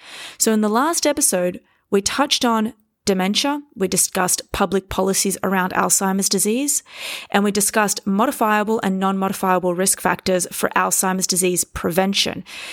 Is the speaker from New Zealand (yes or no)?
no; Sydney, New South Wales, Australia; now in New York, United States; because I'm currently recording this from Sydney, Australia. I frequent Sydney quite often. It's my hometown. I live in New York, but I come back here every now and then.